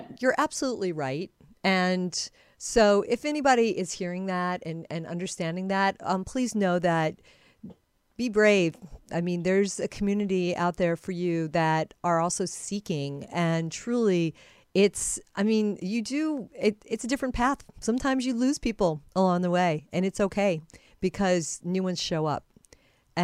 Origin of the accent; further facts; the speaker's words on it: Iowa, United States; No, and I'm from Iowa originally, so I definitely grew up amongst a lot of people that would be perhaps less familiar with some of these concepts